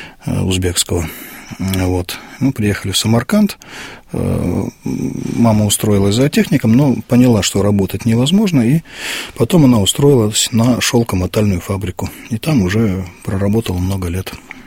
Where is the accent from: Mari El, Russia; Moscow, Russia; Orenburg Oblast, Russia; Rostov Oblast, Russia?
Mari El, Russia; Volzhsk; И вот мое раннее детство прошло на Средней Волге. Родился в городе Волжск, республика Мариэл. Это 60 километров от Казани.